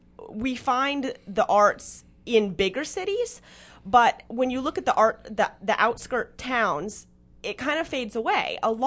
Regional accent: Bahamas; born there; So by birthright, I'm Canadian, and my father is American, and I was born in the Bahamas.

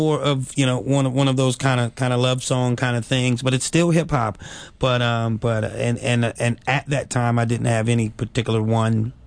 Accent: United States; now in Philadelphia, United States; this was like a growing up in Carolina. I lived in Philly for 20 years

